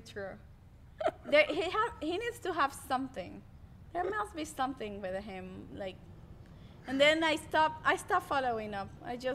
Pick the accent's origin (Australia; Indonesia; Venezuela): Venezuela; English is a second language; I was like, yes, I'm 22. I'm an actress from Venezuela.